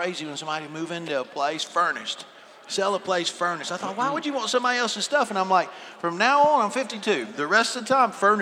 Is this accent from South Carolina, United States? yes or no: yes; South Carolina, United States; And I grew up in South Carolina, product of the public school system there, and would play a lot of golf in Myrtle Beach